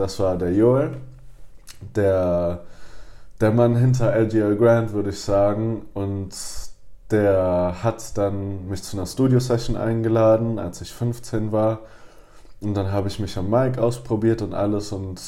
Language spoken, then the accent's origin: German; Cologne, North Rhine-Westphalia, Germany; ich bin Kölner und ich bin auch hier in Köln aufgewachsen, aber meine Eltern sind beide aus Frankreich, also aus Paris und Montpellier. Und dementsprechend bin ich bilingual aufgewachsen, trilingual sogar, also mit Französisch